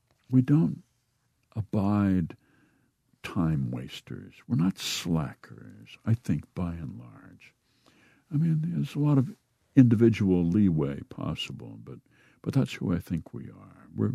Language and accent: English; Midwest, United States; We were brought up to keep a lid on it and not to make a spectacle of ourselves.